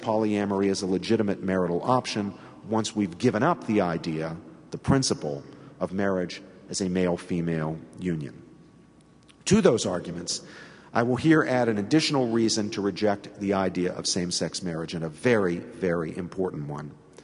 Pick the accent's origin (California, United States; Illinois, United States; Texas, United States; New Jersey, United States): New Jersey, United States; We had in my home state of New Jersey a Methodist institution which lost the tax-exempt status for a piece of its property.